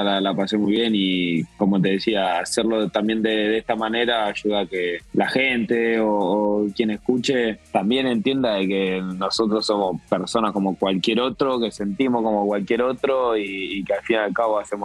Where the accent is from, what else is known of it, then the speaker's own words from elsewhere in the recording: Argentina; Creo que esa sensación para nosotros como argentinos y por cómo vivimos el fútbol